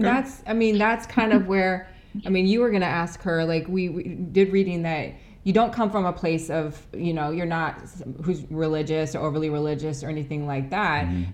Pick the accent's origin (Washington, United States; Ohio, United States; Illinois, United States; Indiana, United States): Washington, United States; Seattle; I mean, I grew up in South Seattle.